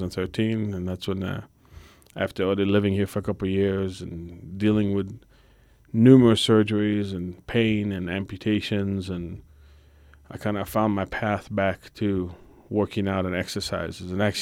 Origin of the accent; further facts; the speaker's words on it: Israel; moved away as an adult; now in United States; I was born and raised in Israel, served in the Israeli Army. I was a staff sergeant. My mom is an American. I had a great childhood there. After the Army, I came to the States